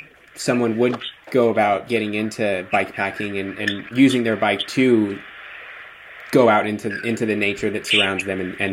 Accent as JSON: {"language": "English", "town": "Los Angeles", "region": "California", "country": "United States", "said": "I'm from Los Angeles, but I go to college in San Luis Obispo."}